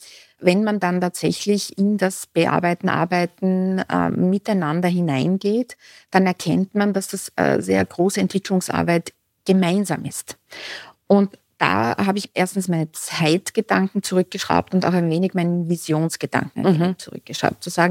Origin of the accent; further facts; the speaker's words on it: Styria, Austria; Ich komme aus der Südsteiermark.